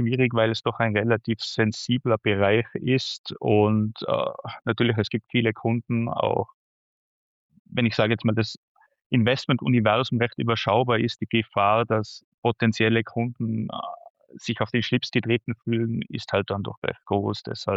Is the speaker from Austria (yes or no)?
yes; Tyrol, Austria; Ich komme, wie man hört, aus Österreich, aus dem schönen Tirol.